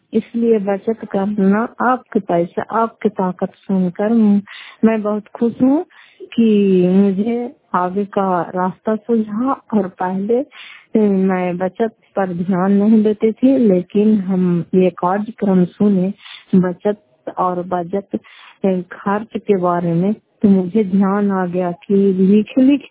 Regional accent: Fatehpur, Bihar, India; फतेहपुर पंचायत मकरौता जिला नवादा क्रापसरा ब्लॉक की निवासी हूँ

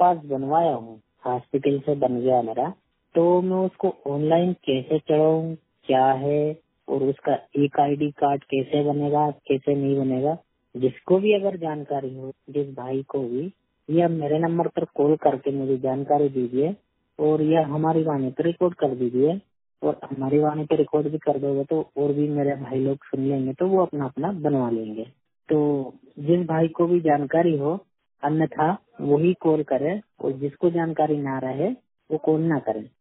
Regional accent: Kesalwada, Madhya Pradesh, India; मैं 100% ब्लाइंड और मेरा जिला है रायसेन और मेरा गांव का नाम है केसलवाड़ा।

